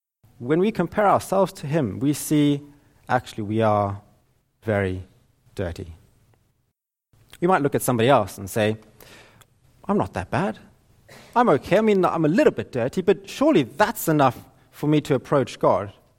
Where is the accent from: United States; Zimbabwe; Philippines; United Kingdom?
Zimbabwe; Growing up in Zimbabwe, we had a nice garden, and me and my brother would love going and playing games